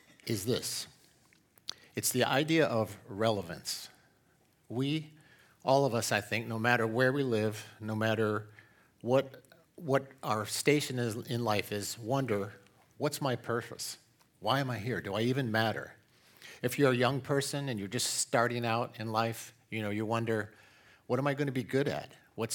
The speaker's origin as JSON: {"language": "English", "region": "California", "country": "United States", "said": "Most of you guys know that Deborah and I, we hail from California. We view ourselves as refugees here in Florida from that place."}